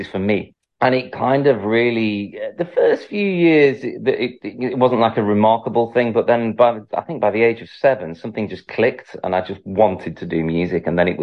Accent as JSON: {"language": "English", "town": "Manchester", "region": "North West England", "country": "United Kingdom", "said": "I'm originally from Manchester"}